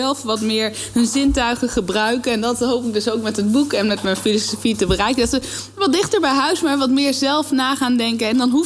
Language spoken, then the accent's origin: Dutch; Netherlands; Alleen, ja, wij zijn als Nederlanders gewoon heel natuurlijk wel redelijk nuchter.